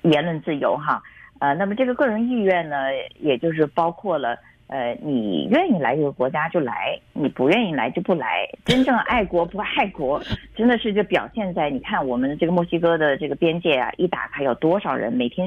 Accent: China; 对啊，我是来自中国大陆的，所以我们从小呢是要向国旗敬礼的

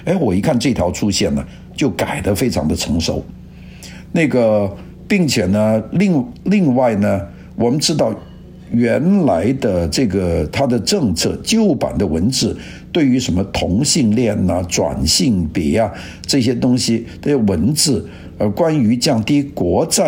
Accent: Guangdong, China; 我们广东人叫二五仔就是这个脚踏两个船

